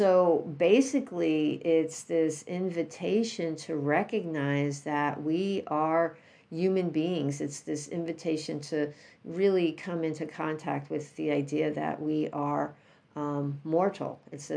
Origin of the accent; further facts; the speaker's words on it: New York City, New York, United States; I grew up in New York City, and I lived with them for a few years.